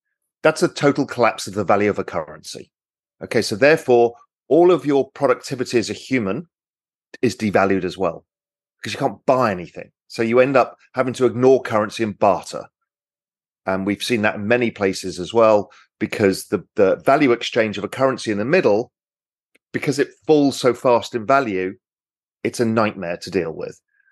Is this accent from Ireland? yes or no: no; England, United Kingdom; as an Englishman